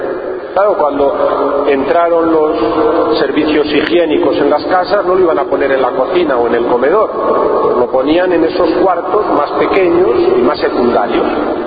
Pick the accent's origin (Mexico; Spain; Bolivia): Spain; Castile; Aunque soy castellano, entré en la antigua provincia de Aragón-Valencia y cuando he estado destinado en España, he estado destinado por el Levante.